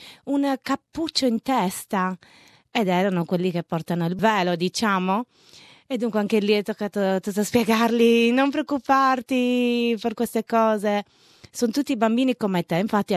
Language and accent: Italian; Sardinia, Italy; noi siamo sardi, da noi comunque non ci sono, non è come le grandi città, noi viviamo poi in un paesino